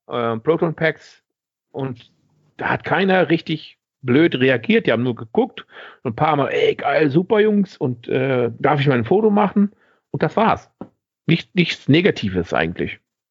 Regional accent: Netherlands

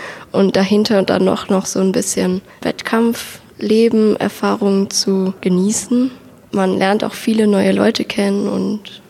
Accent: Wesseling, North Rhine-Westphalia, Germany; ich bin 18 Jahre alt. Ich komme aus Wesseling

